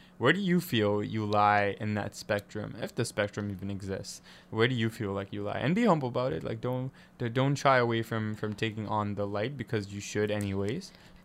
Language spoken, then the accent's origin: English; Tanzania; Like, I'm from Tanzania. I grew up by the ocean. This is not where I'm supposed to be.